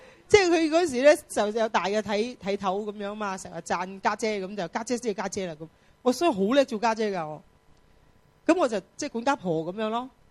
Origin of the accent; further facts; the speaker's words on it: China; 我哋中国人仲好论尽嘅